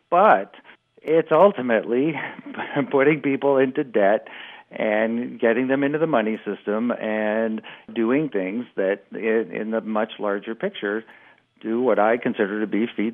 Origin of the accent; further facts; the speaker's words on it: Omaha, Nebraska, United States; And that was really the fact that I grew up in Omaha, Nebraska, and didn't know a thing about the history of the country or the place I grew up in until my late 20s